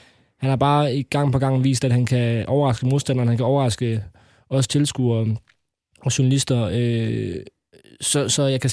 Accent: Region of Southern Denmark, Denmark; Og jeg kommer jo ligesom her som fynboer

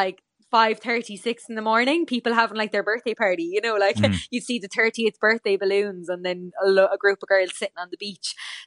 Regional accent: Waterford, County Waterford, Ireland; now in Dublin, Ireland; I'm not from Dublin, so I would go home a lot to Waterford.

